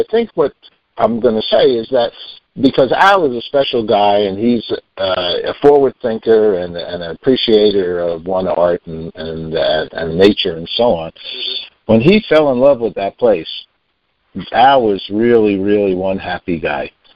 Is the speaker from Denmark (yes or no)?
no; Tarrytown, New York, United States; And we grew up in Tarrytown.